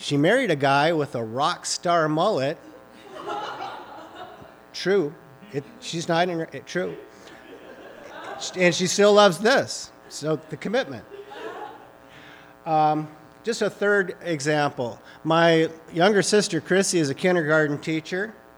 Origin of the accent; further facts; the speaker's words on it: Midwest, United States; also born or lived in Alabama; But I'm from the Midwest, and I can talk really fast. You may not, if you've never lived anywhere else, you don't know how fast we talk. I lived in Alabama during my youth for about 2.5 years, and they were like, son, slow it down.